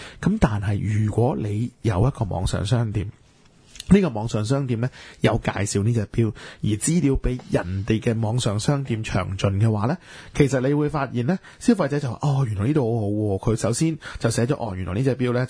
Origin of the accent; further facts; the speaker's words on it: Hong Kong; 尤其是我哋香港人係好怕丑嘅